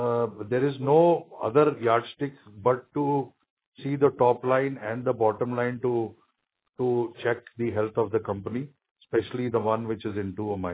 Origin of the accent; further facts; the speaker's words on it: India; As an Indian, I am proud of what we did in month of May.